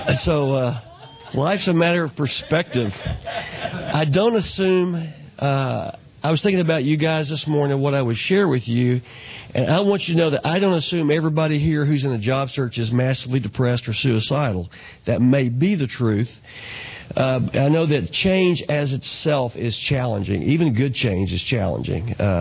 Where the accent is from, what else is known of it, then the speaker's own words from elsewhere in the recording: Dallas, Texas, United States; also born or lived in South Florida; I grew up here in Dallas, but I lived in South Florida for 12 years.